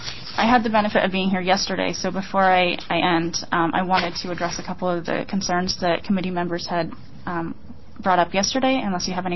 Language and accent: English; Coos Bay, Oregon, United States; As a teenager growing up in Coos Bay, I experienced racism and intolerance that most people don't think still exists today.